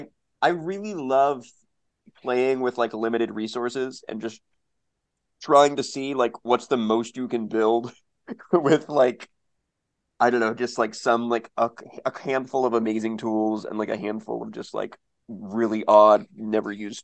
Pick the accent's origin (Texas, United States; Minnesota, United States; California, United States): Texas, United States; Fort Worth; I am originally from Fort Worth, Texas, which is a long, a long walk from where I am now.